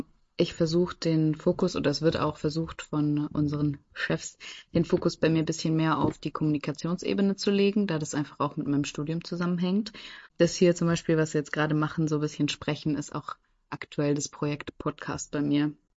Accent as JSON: {"language": "German", "region": "Baden-Württemberg", "country": "Germany", "lives_now": "Brussels, Belgium", "said": "mit meiner Heimatregion, meinem Heimatbundesland Baden-Württemberg"}